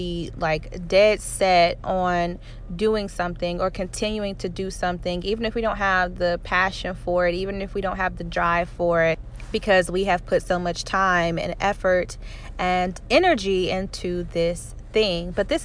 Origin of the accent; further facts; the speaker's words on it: Nashville, Tennessee, United States; my hometown, my home city of Nashville just had a drastic tornado to come through